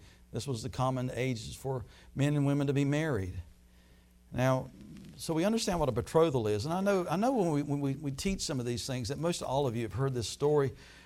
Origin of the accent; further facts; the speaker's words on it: Chocowinity, North Carolina, United States; Somebody went to through my hometown this past week. Where's Lisa at? Okay, she was amazed at how great and big and beautiful Chocowinity was.